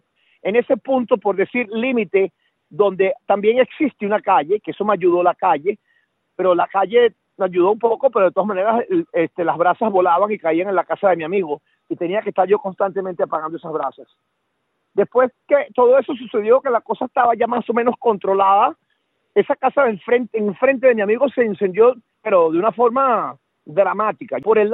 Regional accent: Venezuela; yo soy de Venezuela

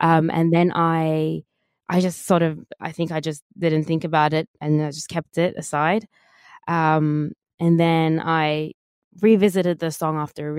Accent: Sydney, New South Wales, Australia; So like, obviously I moved very, very young and I grew up in Sydney, Western Sydney.

